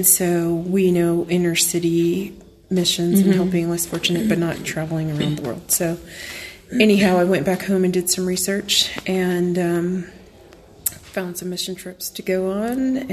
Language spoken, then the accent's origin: English; San Diego, California, United States; moved away as an adult; I'm a military brat. I grew up in San Diego and then moved to the East Coast as an adult.